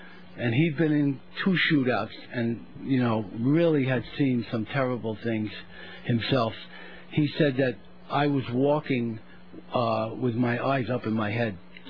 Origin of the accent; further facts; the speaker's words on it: Brooklyn, New York, United States; And growing up in Brooklyn, you take a chance.